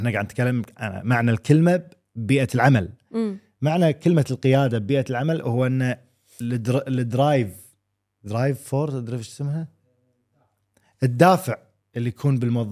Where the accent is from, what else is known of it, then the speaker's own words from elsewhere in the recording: Kuwait; ينفع معنا إحنا كويتيين